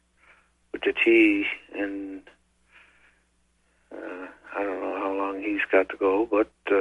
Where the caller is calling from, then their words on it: Toronto, Ontario, Canada